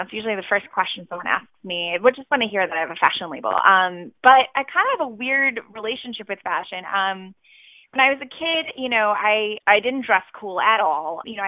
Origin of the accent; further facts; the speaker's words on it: Chicago, Illinois, United States; I mean, I'm from Chicago